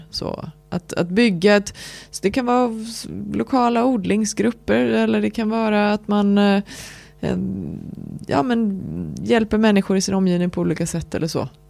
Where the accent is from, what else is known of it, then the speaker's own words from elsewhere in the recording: Lerum, Västra Götaland County, Sweden; Jag är uppväxt i Lerum utanför Göteborg.